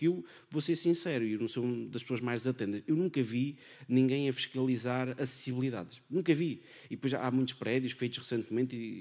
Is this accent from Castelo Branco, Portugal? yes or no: yes; Castelo Branco, Portugal; Eu sou de Castelo Branco, do interior do país, que também não é dos melhores sítios